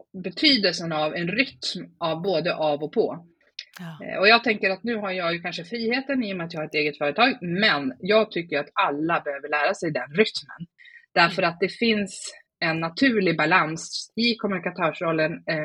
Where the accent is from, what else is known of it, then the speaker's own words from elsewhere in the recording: Umeå, Västerbotten County, Sweden; Jag är uppe från Umeå.